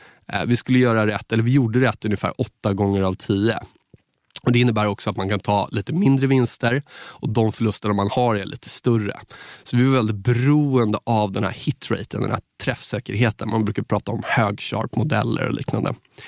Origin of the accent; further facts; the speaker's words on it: Saltsjöbaden, Stockholm County, Sweden; en gammal kompis från Saltis där jag är uppvuxen